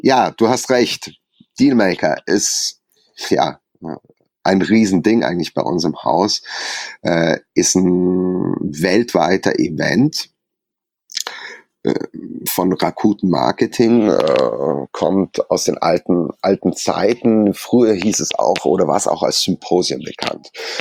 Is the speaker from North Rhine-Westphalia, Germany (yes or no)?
no; Munich, Bavaria, Germany